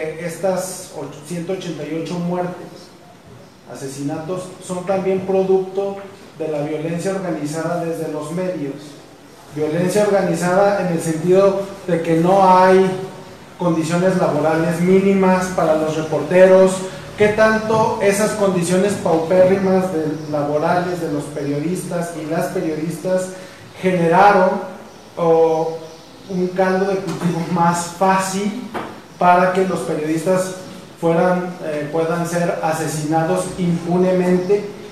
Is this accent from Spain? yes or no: no; Zacatecas, Mexico; vengo de Zacatecas.